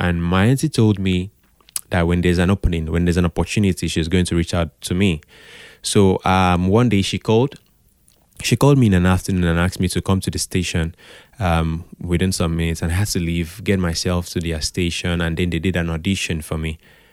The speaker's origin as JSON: {"language": "English", "town": "Calabar", "region": "Cross River", "country": "Nigeria", "tie": "born or raised there", "said": "I grew up in Calabar. And of course, growing up in Calabar, we listened to a lot of AKBC."}